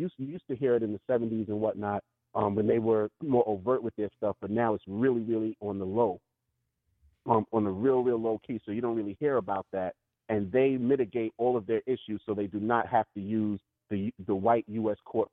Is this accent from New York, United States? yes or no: yes; Brooklyn, New York, United States; And I can tell you that because I grew up in Brooklyn, right where the Jews and the West Indians or Caribbean people live